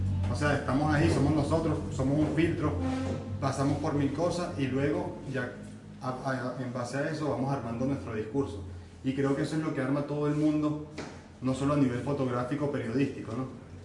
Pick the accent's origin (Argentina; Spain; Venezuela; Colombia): Venezuela; soy de Venezuela